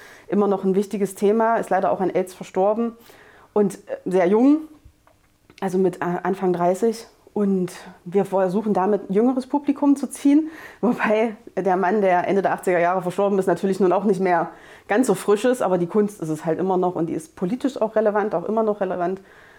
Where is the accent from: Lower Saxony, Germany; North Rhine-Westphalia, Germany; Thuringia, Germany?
Thuringia, Germany; Apolda; ich bin aus Apolda, ich kenne das, bin 36, das heißt, ich bin mit dem Kunsthaus aufgewachsen